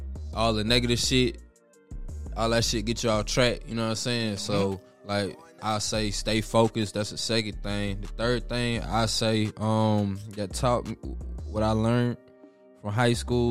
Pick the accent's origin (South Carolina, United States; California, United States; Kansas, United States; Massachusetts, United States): South Carolina, United States; I'm from Westbrook County. Westbrook County, South Carolina. Country, 843.